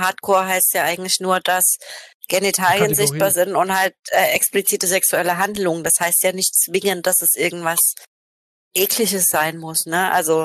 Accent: Saxony, Germany; born there; weil ich bin ja selber in Sachsen geboren.

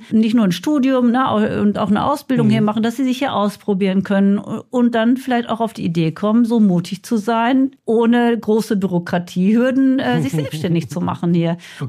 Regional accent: Bochum, North Rhine-Westphalia, Germany; ich bin ja in Bochum aufgewachsen und ich bin auch im Eistreff aufgewachsen.

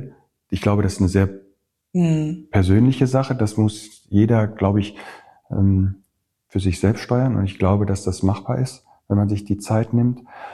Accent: North Rhine-Westphalia, Germany; bei uns im Sauerland zum Beispiel, da ist das Land nicht besonders fruchtbar.

